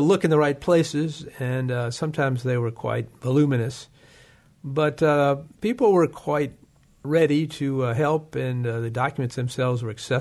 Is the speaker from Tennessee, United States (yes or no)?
yes; Jackson, Tennessee, United States; I'm originally from Tennessee, from Jackson, Tennessee, which is 80 miles northeast of Memphis.